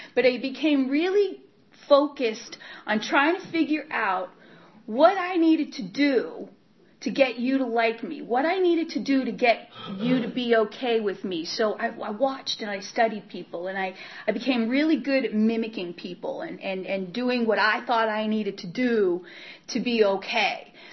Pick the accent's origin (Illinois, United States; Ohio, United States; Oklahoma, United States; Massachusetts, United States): Massachusetts, United States; Worcester; I'm from Worcester, Massachusetts, and I grew up in the projects of Worcester, Massachusetts, so I'm an Irish scrapper.